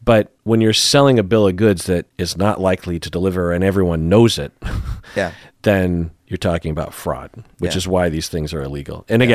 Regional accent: Issaquah, Washington, United States; also born or lived in Sammamish; I grew up in Issaquah and Sammamish, where there was a sizable minority of the kids who were Mormon.

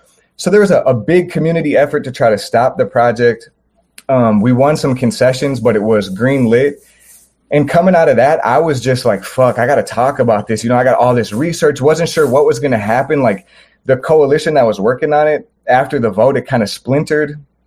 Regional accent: Minneapolis, Minnesota, United States; I'm from Northeast Minneapolis originally

